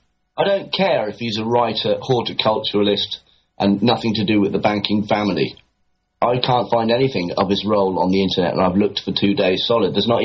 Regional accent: England, United Kingdom; born there; I was born in England, but I consider myself an Irishman, and I'm the first generation

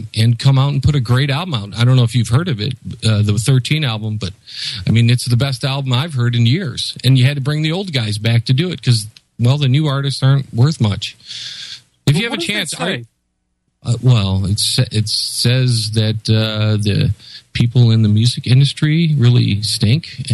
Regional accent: Detroit, Michigan, United States; And I come from the Motor City here, and we had, you know, Motown and stuff.

